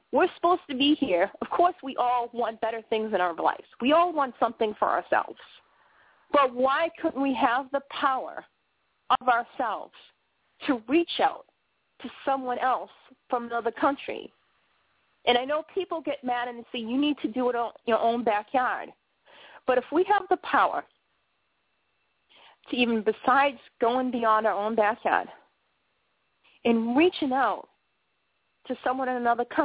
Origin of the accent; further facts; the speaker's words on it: United States; if I mention something about Korea on my page because I'm an American, people get mad.